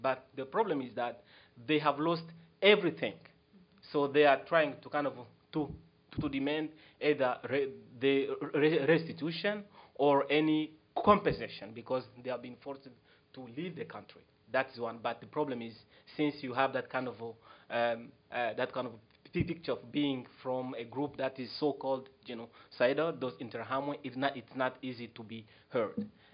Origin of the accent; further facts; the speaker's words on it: DR Congo; I'm from the Congo, actually.